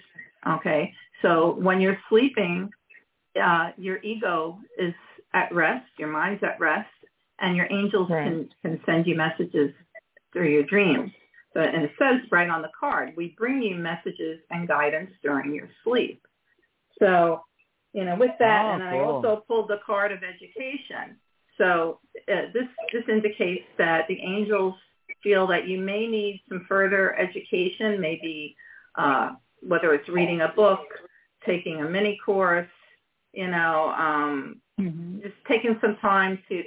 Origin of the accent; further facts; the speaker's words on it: Long Island, New York, United States; Yes, right. From Long Island. I'm from Long Island originally as well.